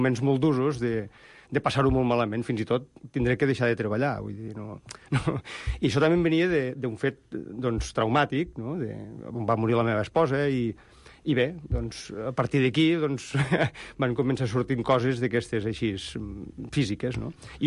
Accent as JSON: {"language": "Catalan", "town": "Lleida", "region": "Catalonia", "country": "Spain", "said": "jo sóc de Lleida"}